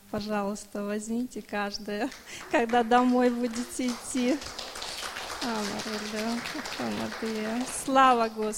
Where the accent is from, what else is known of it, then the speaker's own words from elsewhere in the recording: Lahr, Baden-Württemberg, Germany; я из Лара.